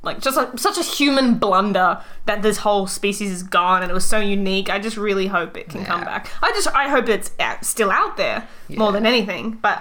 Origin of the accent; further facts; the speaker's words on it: Australia; I'm an Australian. This is an Australian, you know, a little Aussie ballad.